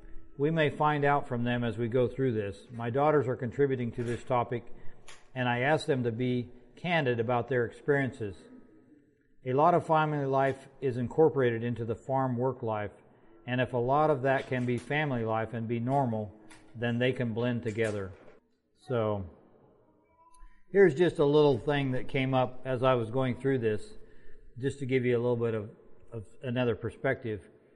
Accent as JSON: {"language": "English", "region": "California", "country": "United States", "lives_now": "-", "said": "My wife, Judy. We're from Grida, California."}